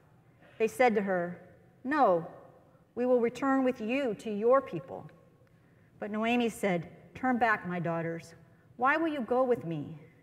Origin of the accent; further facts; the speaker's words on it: Lafayette, United States; I am from Lafayette, and I am the pastor of a Work in Progress faith community.